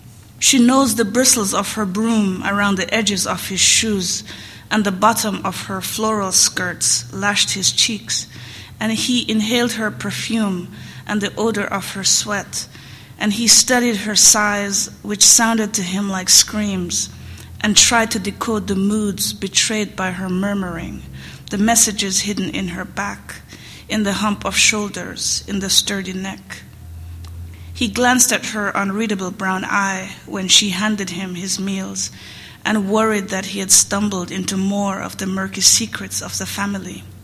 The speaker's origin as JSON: {"language": "English", "country": "Jamaica", "tie": "born or raised there", "said": "I had always, growing up in Jamaica, I had always been interested in the Chinese who live there"}